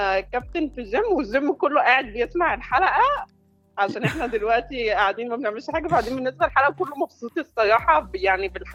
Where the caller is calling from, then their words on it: Cairo, Cairo Governorate, Egypt; انا بكلمك من القاهرة